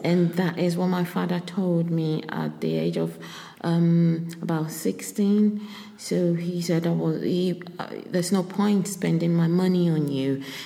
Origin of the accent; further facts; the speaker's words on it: Ghana; So my life in Ghana was not rosy at all.